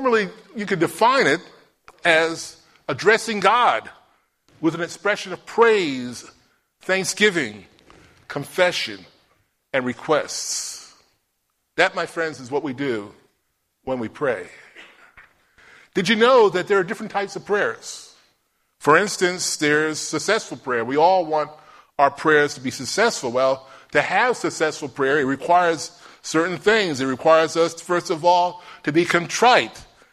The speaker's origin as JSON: {"language": "English", "region": "New York", "country": "United States", "tie": "born or raised there", "said": "That was a saying that was on a sign that was over the altar of my church where I grew up in New York."}